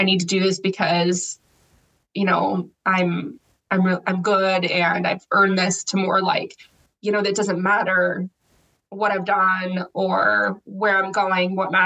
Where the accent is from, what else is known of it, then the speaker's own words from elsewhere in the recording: Spokane, Washington, United States; I grew up in Spokane. So Gonzaga is like the heart of Spokane and it's such a fun place to be.